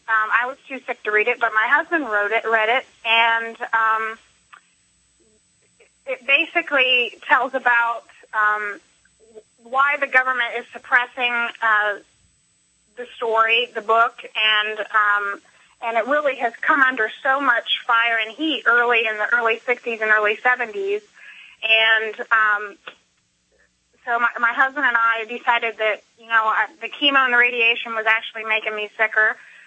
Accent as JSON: {"language": "English", "region": "Florida", "country": "United States", "said": "from Southeast Florida, close to the Palm Beaches."}